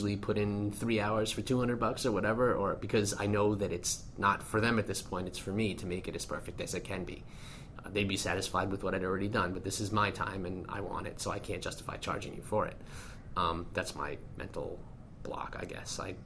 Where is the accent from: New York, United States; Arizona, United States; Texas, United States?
New York, United States; because I'm from Long Island originally. I went into New York City every weekend as a child when I wasn't supposed to.